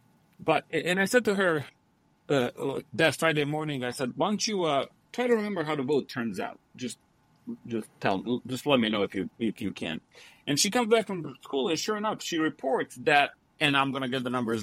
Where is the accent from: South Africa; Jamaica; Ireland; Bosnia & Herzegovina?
Bosnia & Herzegovina; now in United States; I come from Bosnia, which, you know, as you might know, went through this horrible war in the early 90s. And that's when I came to the U.S. as a refugee.